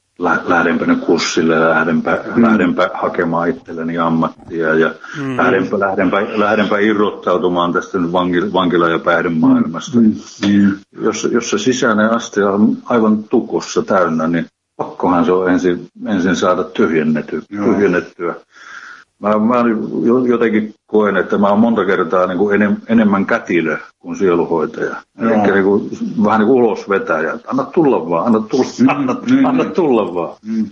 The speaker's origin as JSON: {"language": "Finnish", "region": "Ostrobothnia", "country": "Finland", "said": "kun mä Pohjanmaalta oon kotoisin, että mä oon Hämeessäkään asumassa, että mä oon täällä lähetystyössä."}